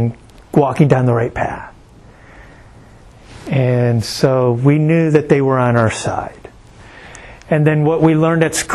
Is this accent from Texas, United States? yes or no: yes; Houston, Texas, United States; I remember growing up in Houston in high school